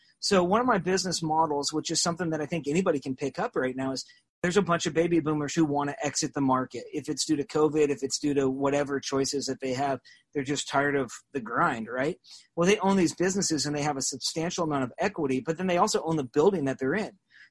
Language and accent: English; Salem, Oregon, United States; So, I grew up in Salem, Oregon, and went to public school, didn't have anything really special, did some private school when I was little